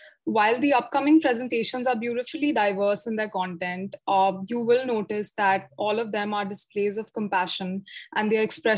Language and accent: English; Bangalore, Karnataka, India; English is a second language; I'm from Bangalore, India.